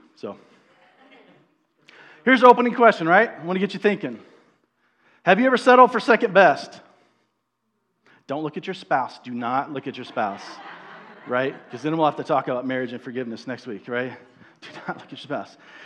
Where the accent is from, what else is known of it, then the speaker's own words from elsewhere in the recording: Missouri, United States; Sorry, if you're new, I'm from Missouri. I'm a Chiefs fan, so there's pray for me, Sister K.